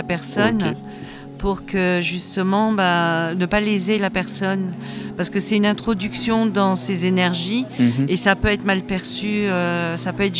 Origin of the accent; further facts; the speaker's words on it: Mardié, Centre-Val de Loire, France; Oui, on est du 45, on est de Mardier.